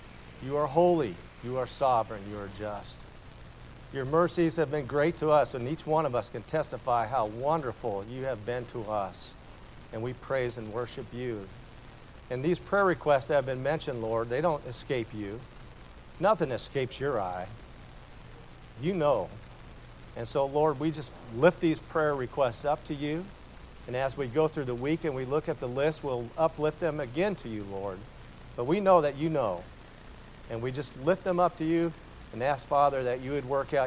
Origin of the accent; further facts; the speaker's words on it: Des Moines, Iowa, United States; I was raised in Little Jerusalem in Des Moines, Iowa. I attended synagogue every so often up the street.